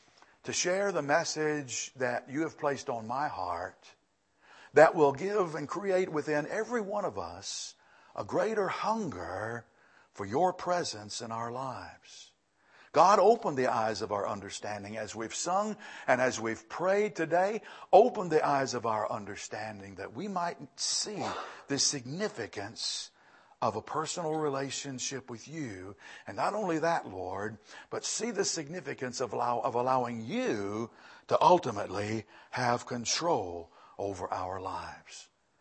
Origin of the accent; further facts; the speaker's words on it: Lynchburg, Virginia, United States; I think there's something about being born and raised in Lynchburg, Virginia, that you just kind of almost by osmosis, you become Baptist.